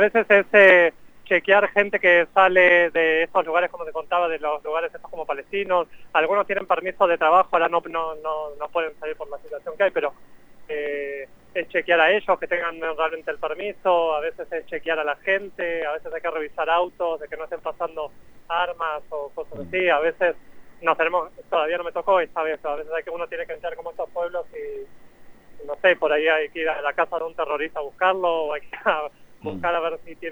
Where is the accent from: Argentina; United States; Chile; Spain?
Argentina; moved away as an adult; now in Israel; Yo si bien nací en Argentina, viví en Argentina hasta los 26 años, yo soy israelí y me siento israelí también, me siento parte de esa sociedad